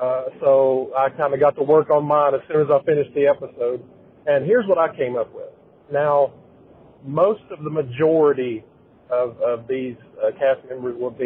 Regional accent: Tennessee, United States; Hey, guys … I'm from Tennessee.

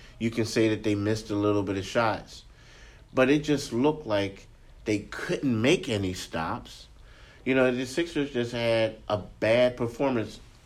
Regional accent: Philadelphia, Pennsylvania, United States; now in South Jersey, United States; Now, you know, I'm from Philly. I live in South Jersey now.

